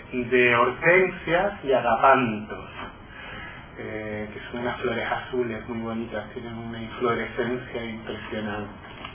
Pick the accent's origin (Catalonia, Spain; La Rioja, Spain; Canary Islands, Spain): Canary Islands, Spain; Santa Cruz de Tenerife; Yo soy canario y en mi ciudad de Santa Cruz, en Tenerife, vivía en la calle Poeta Tavares.